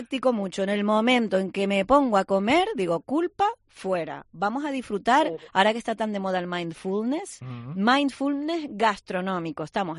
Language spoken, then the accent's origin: Spanish; Canary Islands, Spain; Pues mira, me voy a ir al sur de Tenerife, me voy a ir a mi pueblo.